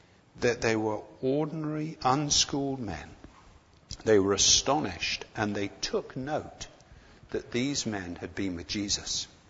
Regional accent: Texas, United States; accent: Texas; He said, didn't think my Texas accent was coming on very well.

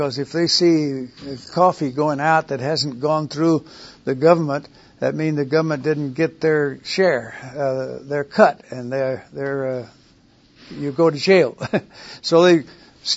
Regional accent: San Luis Potosí, Mexico; People don't fear like in my hometown in San Luis Potosí, Mexico.

